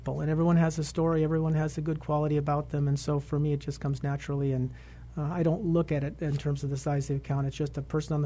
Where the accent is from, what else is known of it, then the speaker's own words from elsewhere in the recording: San Diego, California, United States; Well, we've been in the Valley for 20 years. We come from San Diego, California.